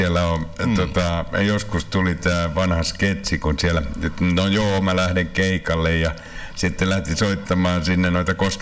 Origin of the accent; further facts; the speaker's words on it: Rauma, Satakunta, Finland; Itse olen Raumalta kotosi ja sinne täytyisi saada kanssa raitiolinja.